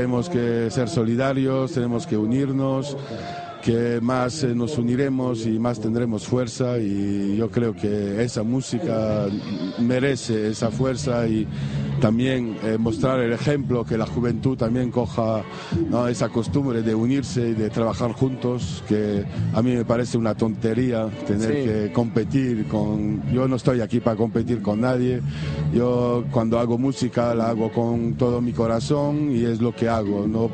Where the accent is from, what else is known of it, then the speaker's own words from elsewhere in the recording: Lyon, Auvergne-Rhône-Alpes, France; yo vengo de Lyon, que es una ciudad que en Francia que siempre se mezcló mucho el dub y la electrónica.